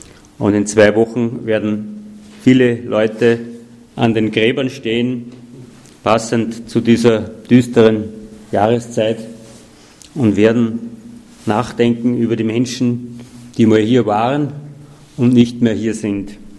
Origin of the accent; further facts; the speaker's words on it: Andorf, Upper Austria, Austria; Manchmal gehe ich am Friedhof spazieren in meinem Heimatort in Andorf